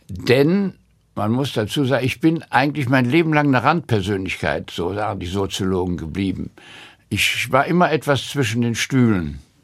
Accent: Cologne, North Rhine-Westphalia, Germany; born there; Und ich wurde dann auch in Köln geboren.

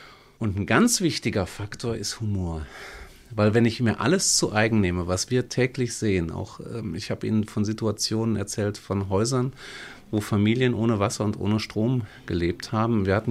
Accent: Turkey; German is a second language; ich mich auch als Türke mit dem Bulgaren verständigen kann und das geht nun mal auf Deutsch.

